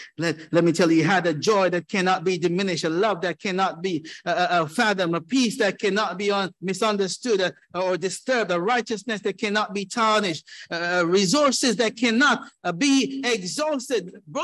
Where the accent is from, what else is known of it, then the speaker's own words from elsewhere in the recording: Jamaica; I grew up in Jamaica